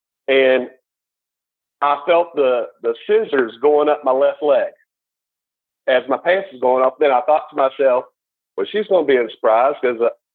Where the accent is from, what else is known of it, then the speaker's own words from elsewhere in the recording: West Virginia, United States; I mean, I'm from West Virginia, home of the almost heaven, West Virginia, right?